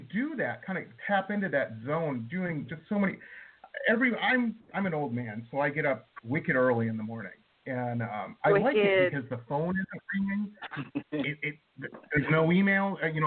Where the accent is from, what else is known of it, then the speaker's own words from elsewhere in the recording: Detroit, Michigan, United States; I'm originally from Detroit, so I'm consider myself an aficionado on soul.